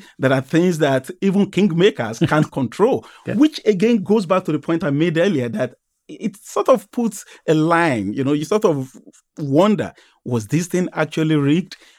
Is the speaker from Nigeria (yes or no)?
yes; Nigeria; And I would hope, as a Nigerian, that that's what the two main opposition candidates, that that's what they do next.